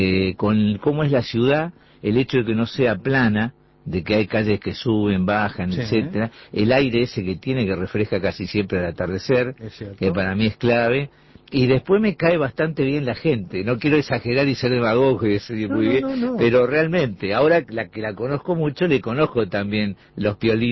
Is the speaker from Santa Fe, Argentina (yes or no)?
yes; Rosario, Santa Fe, Argentina; also born or lived in San Rafael; Rosario, que es mi ciudad, digamos, si no estrictamente natal, pues nací en San Rafael de Mendoza, el lugar donde yo a partir del año viví ahí